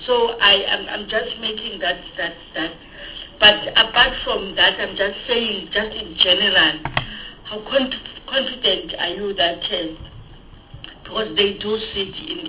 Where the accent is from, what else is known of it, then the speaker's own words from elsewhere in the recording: Eastern Cape, South Africa; I'm coming from the Eastern Cape, and I sit in the structure of the Eastern Cape in terms of the Party of Health.